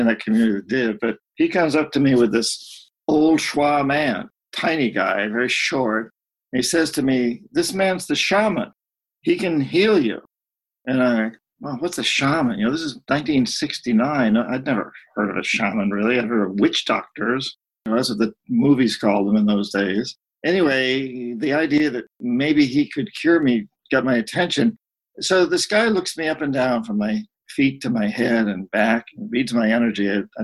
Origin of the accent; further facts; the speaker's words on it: New England, United States; A voice from my past, from my childhood, from growing up in New England.